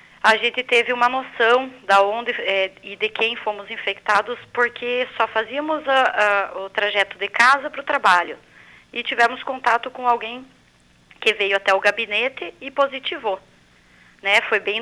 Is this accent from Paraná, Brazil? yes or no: yes; União da Vitória, Paraná, Brazil; Todos sabem que eu sou oriunda de União da Vitória, porém trabalho aqui com o deputado em Curitiba.